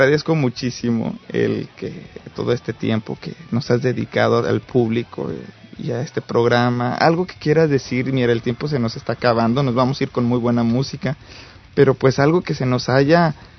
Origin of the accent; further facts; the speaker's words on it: Mexico; now in El Salvador; los mexicanos, en verdad, yo aquí, cuando yo llegué, los del Salvador se han portado súper bien conmigo